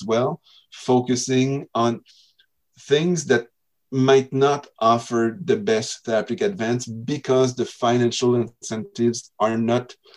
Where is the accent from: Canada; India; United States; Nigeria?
Canada; I'm Canadian